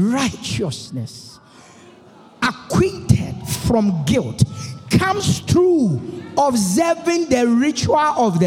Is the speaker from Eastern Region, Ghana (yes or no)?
no; Ashanti, Ghana; I am naturally from the Ashanti Kingdom. I realized recently that in our Ashanti language, there is no word for cousin.